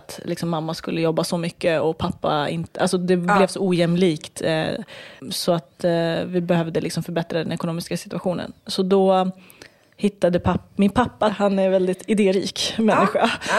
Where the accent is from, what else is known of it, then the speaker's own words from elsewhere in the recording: Turkey; Vi är kurder från Turkiet